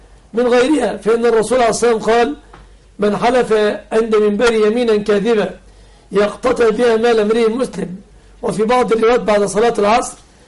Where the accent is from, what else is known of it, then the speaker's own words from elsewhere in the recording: Egypt; يحفظ بلادنا مصر آمنة مطمئنة من كل مكروه ومن كل سوء